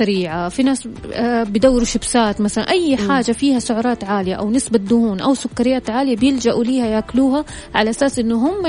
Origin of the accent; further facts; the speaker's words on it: Saudi Arabia; وهذه دائما مسببة أزمة عندنا في السعودية.